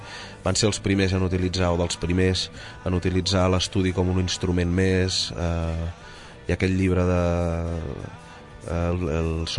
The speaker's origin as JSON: {"language": "Catalan", "town": "Sabadell", "region": "Catalonia", "country": "Spain", "tie": "born or raised there", "said": "jo sóc molt de Sabadell, ara mateix acabo de venir de veure els meus pares que viuen aquí, la meva germana, i sempre vaig tornant a casa, no? A casa meva és aquí, i la meva infància"}